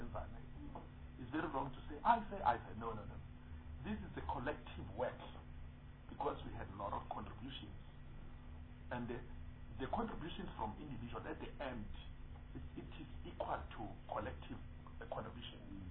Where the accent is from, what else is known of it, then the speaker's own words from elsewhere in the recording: Mpumalanga, South Africa; I'm from Mpumalanga. Mpumalanga is the richest province. It's having a lot of mines, including the dams